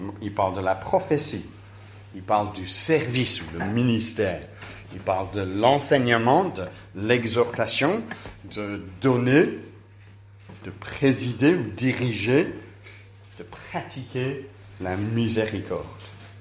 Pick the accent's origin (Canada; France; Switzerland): Switzerland; Je suis suisse